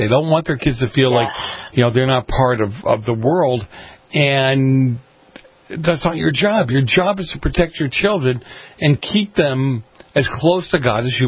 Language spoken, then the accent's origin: English; Boston, Massachusetts, United States; You know, I grew up in Boston. I grew up in an area that was highly influenced by the mafia.